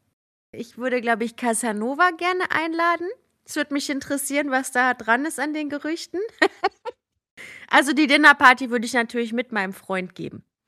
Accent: Düsseldorf, North Rhine-Westphalia, Germany; Dann sagen wir Düsseldorf, weil das ja nun mal meine Heimatstadt ist.

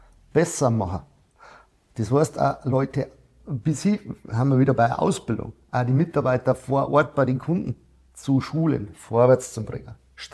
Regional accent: Bavaria, Germany; ich komme aus Niederbayern

